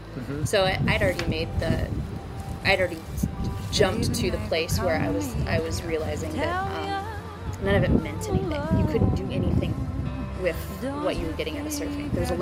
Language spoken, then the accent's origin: English; Huntington Beach, California, United States; born there; I was born on California Street in Huntington, so literally blocks from the beach at home.